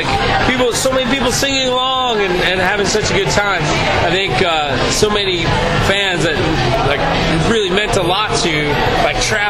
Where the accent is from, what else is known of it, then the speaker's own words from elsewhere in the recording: Midwest, United States; I grew up in the Midwest and was ready for something different.